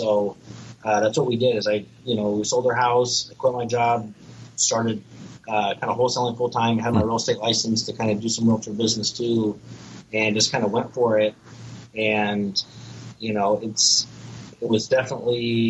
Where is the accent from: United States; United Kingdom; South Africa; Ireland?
United States; San Diego, California; So I grew up in San Diego.